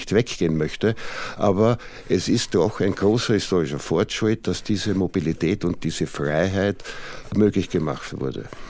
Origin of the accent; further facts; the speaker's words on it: Vienna, Austria; also born or lived in Lower Austria; Ich bin aufgewachsen in Wien und Niederösterreich. Niederösterreich ist das Bundesland und darin ist Wien die größte Stadt.